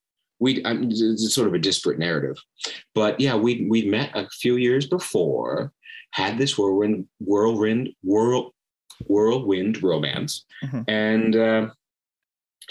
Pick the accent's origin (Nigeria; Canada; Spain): Spain; Balearic Islands; accent: Mallorcan; Actually, I have a Mallorquin education. You can hear it in my accent.